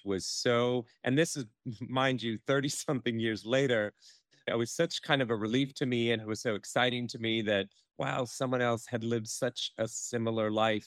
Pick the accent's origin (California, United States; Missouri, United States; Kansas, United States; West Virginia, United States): California, United States; As much as I grew up in the Bay Area and this epidemic seemed to be everywhere at the time, it still hadn't really affected our day-to-day lives.